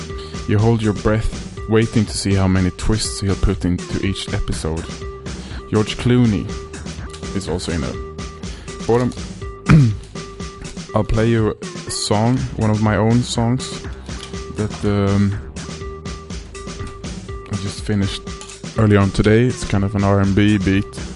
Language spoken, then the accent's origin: English; Sweden; English is a second language; now in Frankfurt, Germany; since I am from Sweden originally, I'm not recently moved back to Frankfurt. I'm not yet fully integrated into the activities of the town.